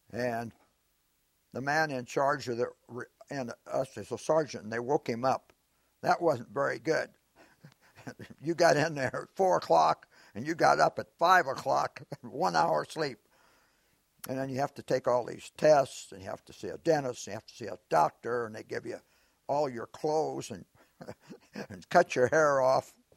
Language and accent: English; Illinois, United States; born there; I was born in Champaign County in 1925.